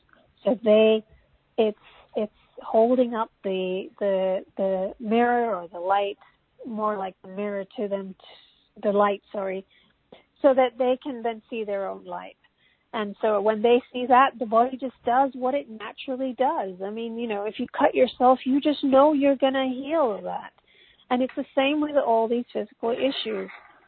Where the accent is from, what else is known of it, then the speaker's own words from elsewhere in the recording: England, United Kingdom; I'm from England